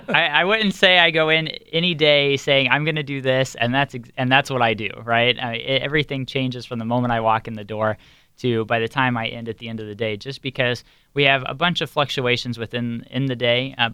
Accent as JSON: {"language": "English", "region": "Missouri", "country": "United States", "said": "sometimes that gets brought up when I say I'm from Missouri"}